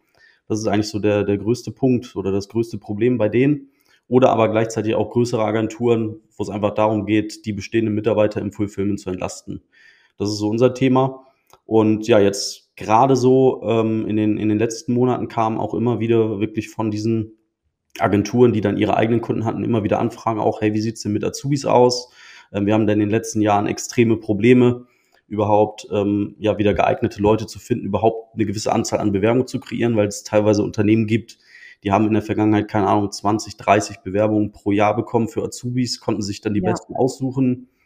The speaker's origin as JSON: {"language": "German", "town": "Düsseldorf", "region": "North Rhine-Westphalia", "country": "Germany", "said": "ich komme aus Düsseldorf."}